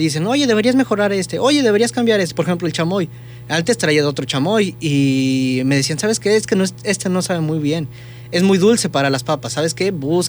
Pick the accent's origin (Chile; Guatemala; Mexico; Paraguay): Mexico; Tlaxcala; para los que no sepan, soy del estado de Tlaxcala.